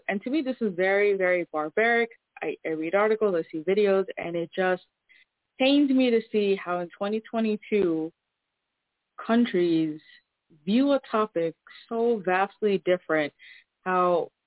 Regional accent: United States; What it's like to be an American, being born and raised in the States. And I often, throughout my childhood, have gone to Bangladesh to visit family.

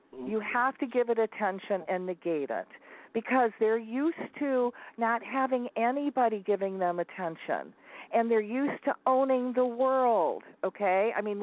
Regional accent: Michigan, United States; accent: Michigan; My Michigan accent comes out every now and then.

